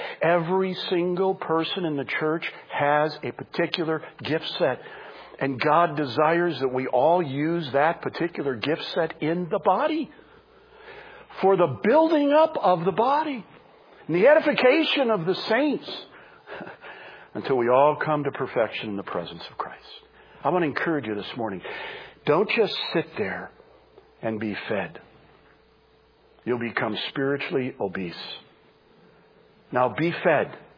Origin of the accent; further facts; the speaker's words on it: Michigan, United States; I know I'm from Michigan.